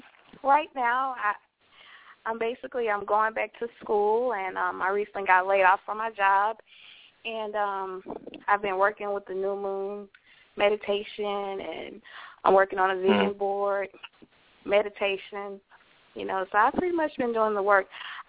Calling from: Louisiana, United States; I'm calling from Louisiana.

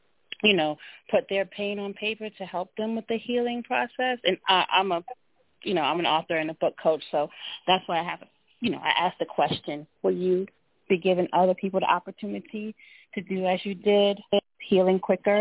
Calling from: Atlanta, Georgia, United States; I am calling from Atlanta, Georgia.

